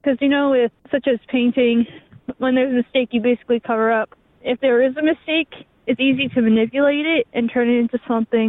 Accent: Roseau, Minnesota, United States; also born or lived in Hill City; I was born in Hill City, but then I moved up to Roseau when I was in about first grade.

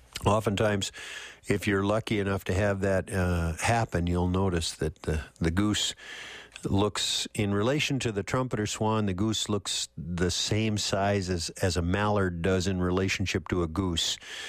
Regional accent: Minnesota, United States; having been born and raised in Minnesota and spent just about all of my life north of, say, 47 degrees north latitude

